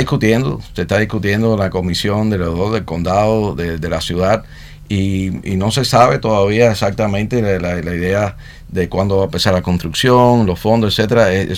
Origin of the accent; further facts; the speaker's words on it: Havana, Cuba; nací en La Habana y viví en La Habana, iba muchas veces ahí a Pedro Betancourt, porque teníamos familia y íbamos a visitar, por lo menos una vez al año.